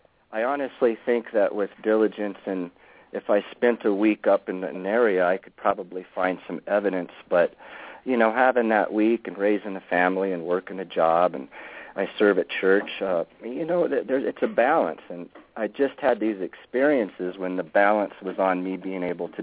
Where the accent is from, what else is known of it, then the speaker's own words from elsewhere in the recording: Lookout Mountain, Colorado, United States; I've always known about Bigfoot growing up in the mountains of Colorado. I was raised on Lookout Mountain, Colorado.